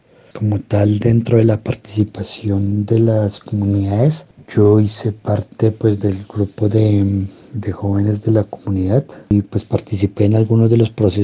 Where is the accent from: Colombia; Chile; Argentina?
Colombia; Bogotá; Soy indígena muisca de Suba desde que tengo uso de razón. Hago parte del Cabildo. Por parte de mis abuelas y mis abuelos, hago parte del clan de los Ceras